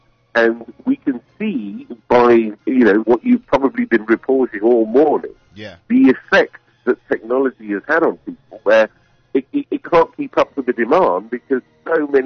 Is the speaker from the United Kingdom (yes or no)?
yes; United Kingdom; moved away as an adult; As you can probably tell, my accent isn't a local one.